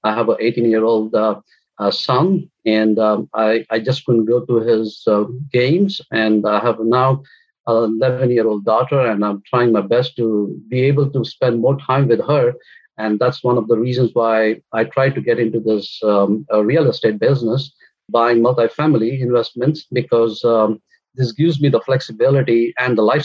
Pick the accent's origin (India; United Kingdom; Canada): India; now in United States; I come from India and I was born and raised in a middle-class family.